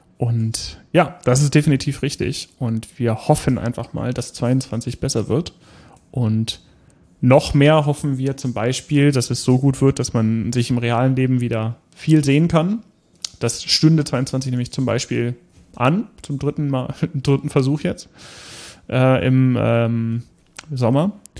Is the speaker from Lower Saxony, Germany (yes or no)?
yes; Hanover, Lower Saxony, Germany; als Hannoveraner